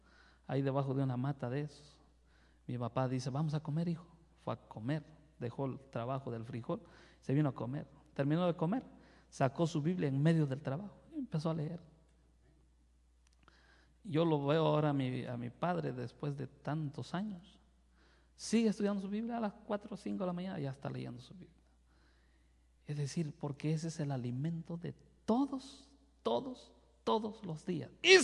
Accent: Chiapas, Mexico; fui pastor en Chiapas 14 años. Soy chiapaneco.

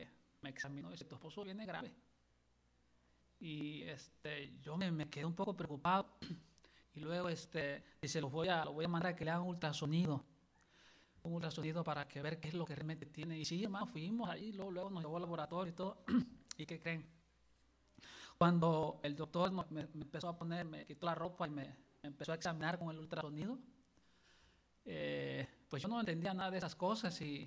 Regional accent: Acapulco, Guerrero, Mexico; now in Temecula, United States; Por algunos años, su servidor ha trabajado la jardinería en el área de Temécula, de allá vengo. Yo soy originario de Acapulco, Guerrero.

